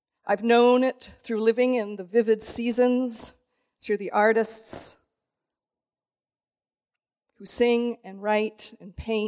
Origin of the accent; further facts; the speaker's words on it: Canada; all Canadian. Being a Canadian is truly important to me.